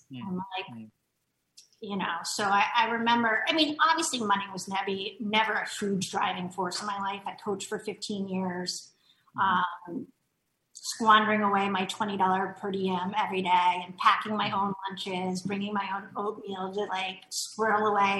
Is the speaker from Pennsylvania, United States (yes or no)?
no; Maryland, United States; also born or lived in New York City; where I grew up in the Maryland area.